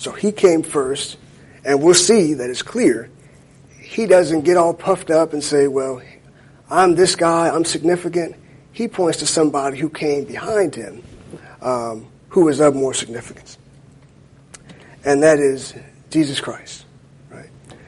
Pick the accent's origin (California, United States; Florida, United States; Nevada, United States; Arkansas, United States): Florida, United States; Jacksonville; I'm from a city that has a professional football team. And it's helpful. I'm from Jacksonville, Florida.